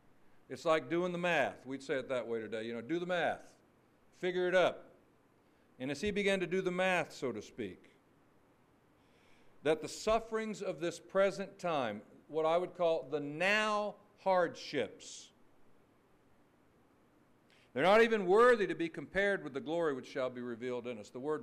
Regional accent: Florida, United States; Now, you know, folks from down my way, I'm from North Florida originally. It does surprise folks still to this day that there are maternity wards in the state of Florida. People are actually born there. Not everybody moves to the state. So I'm about a fourth generation native son on my father's side.

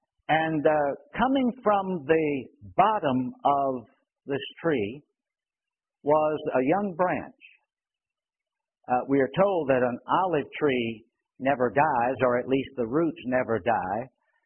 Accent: Richmond, Virginia, United States; Richmond, Virginia, my hometown, where this young lady is from

